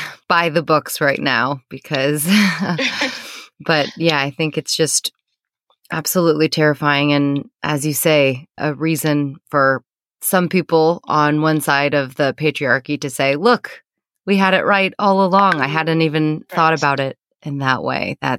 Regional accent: Missouri, United States; But I'm recording this from my hometown of Missouri.

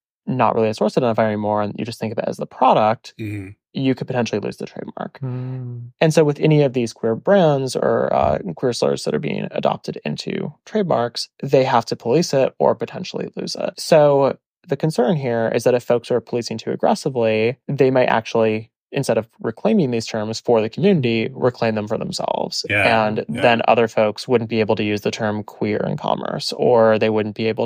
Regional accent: Midwest, United States; But growing up in the Midwest, we had both.

